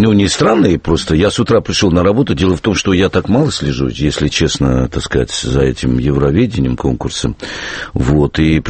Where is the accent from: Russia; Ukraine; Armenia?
Armenia; Yerevan; Я говорю: «Да я из Еревана».